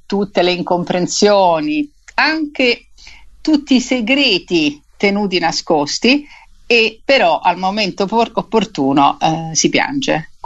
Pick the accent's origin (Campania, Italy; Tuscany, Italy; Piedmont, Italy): Tuscany, Italy; da toscana ragazza che ha vissuto adolescenza in Toscana, insomma, il mio cuore è stato toccato da questo film